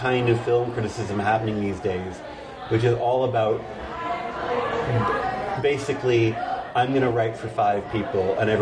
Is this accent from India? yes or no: no; Canada; Because I grew up in Canada in the 70s